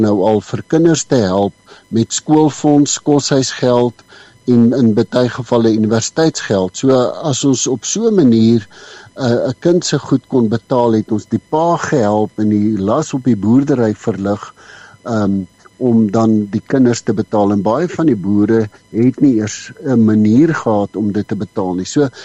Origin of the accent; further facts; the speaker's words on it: Buiksvlei, Northern Cape, South Africa; Ek was mos daar van Buiksvlei in die Noord-Kaap.